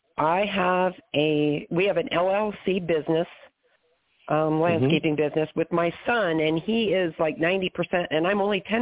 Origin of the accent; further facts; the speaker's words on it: Nebraska, United States; We are from Nebraska. Do we need to pay state taxes in Nebraska?